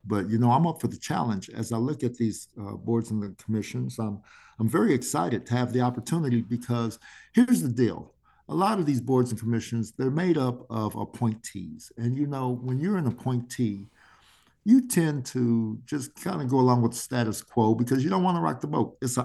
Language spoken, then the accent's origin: English; Kansas City, Missouri, United States; and here in Kansas City, my hometown